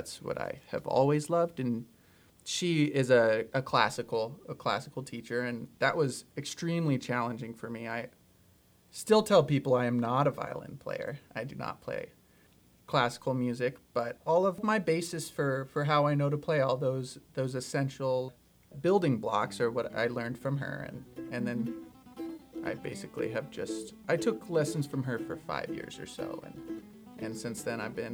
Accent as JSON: {"language": "English", "town": "Sonora", "region": "California", "country": "United States", "tie": "born or raised there", "said": "I grew up in Sonora, and my parents both played, and they would take me out to Colombia to watch people play and to other music festivals"}